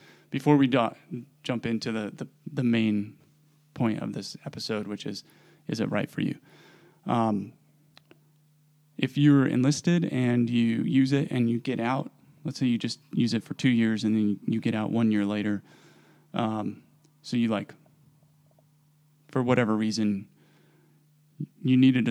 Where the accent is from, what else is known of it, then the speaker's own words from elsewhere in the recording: United States; we grew up in America where we kind of paint this picture of, like, it's not good enough to have a high school diploma